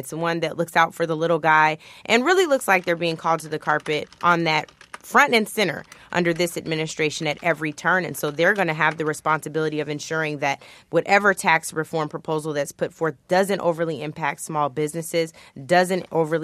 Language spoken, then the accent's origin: English; Washington, United States; And so I really am proud of my hometown senator, Senator Patty Murray, for the work that she did in a bipartisan matter.